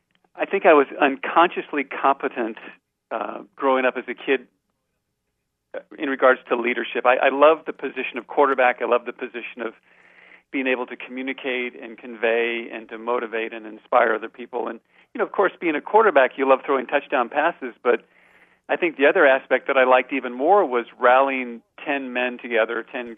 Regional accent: Redmond, Washington, United States; I am a product of the great Northwest, where it rains all the time, and specifically right outside of Seattle in a little town called Redmond, Washington, I think best known for being the headquarters of Microsoft.

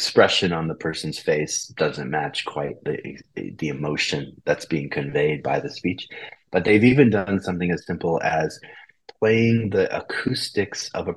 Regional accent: New York, United States; first language English; I grew up in New York. I've been a native English speaker my whole life.

